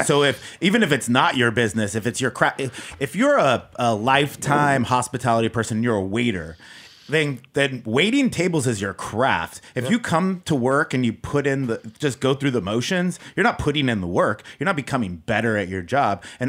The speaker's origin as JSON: {"language": "English", "region": "California", "country": "United States", "tie": "born or raised there", "moved": "yes", "said": "So I grew up in the Bay Area and I came out here."}